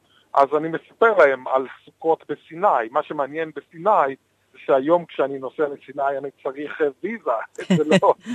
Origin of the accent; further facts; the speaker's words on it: Eilat, Southern District, Israel; שלא היה רחוק יותר מדי מאיפה שגרתי כשהייתי ילד באלת